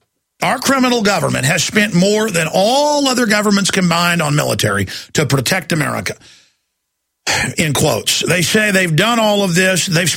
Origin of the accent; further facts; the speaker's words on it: Dallas, Texas, United States; And I grew up in Dallas and it's still there.